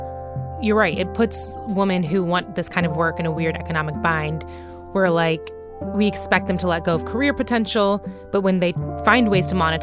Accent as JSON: {"language": "English", "region": "North Carolina", "country": "United States", "tie": "born or raised there", "said": "I grew up in North Carolina."}